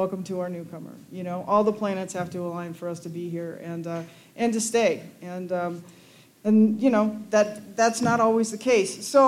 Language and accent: English; California, United States; I grew up in the San Fernando Valley.